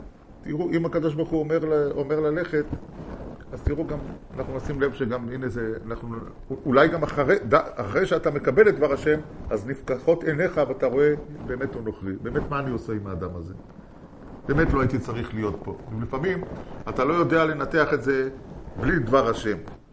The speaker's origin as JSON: {"language": "Hebrew", "town": "Jerusalem", "region": "Jerusalem District", "country": "Israel", "said": "אני ירושלמי."}